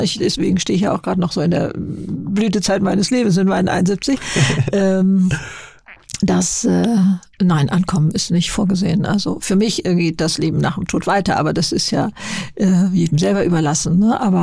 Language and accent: German; Lower Saxony, Germany; In Niedersachsen, auf dem Bauernhof und mit 2 älteren Schwestern.